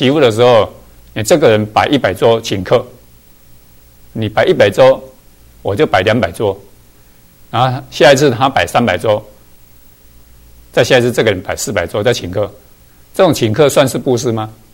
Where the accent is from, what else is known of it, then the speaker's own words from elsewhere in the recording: Taiwan; 我们台湾话叫做